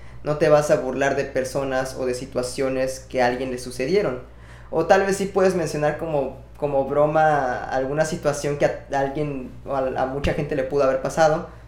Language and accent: Spanish; Mexico; Todos somos mexicanos, hermano.